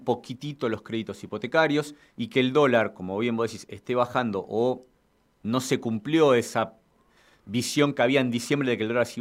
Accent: Dock Sud, Buenos Aires Province, Argentina; más del barrio de Dock Sud, que es un barrio humilde, que es donde yo me crié, donde yo nací, que es de donde vengo.

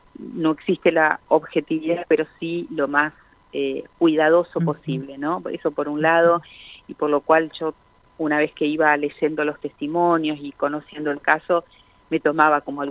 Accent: Avellaneda, Buenos Aires Province, Argentina; born there; yo soy nacida en Avellaneda y mi corazoncito sigue latiendo ahí. Así que tengo hermosos recuerdos de mi vida en esa hermosa ciudad

